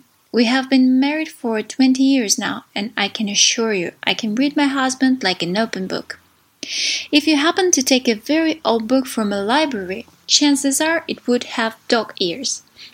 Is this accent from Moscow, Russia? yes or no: no; Saint Petersburg, Russia; I'm from St. Petersburg, Russia.